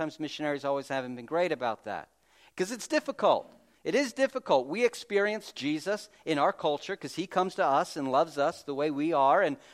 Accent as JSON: {"language": "English", "country": "United States", "said": "And I'm from America, like my country's only like 5 minutes old."}